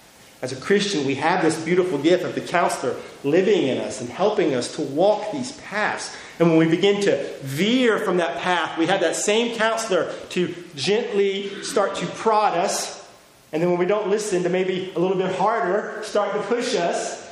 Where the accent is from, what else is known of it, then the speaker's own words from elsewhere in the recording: United States; I'm an American, right?